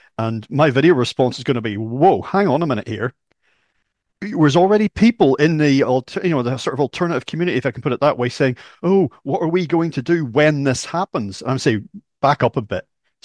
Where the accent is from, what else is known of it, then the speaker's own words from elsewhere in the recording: Northern Ireland, United Kingdom; born there; even though I was born in Northern Ireland, I can do that as a, being born on the island of Ireland, the Irish government will allow me to have a passport. And people say, are you Irish? I grew up in a Protestant religious tradition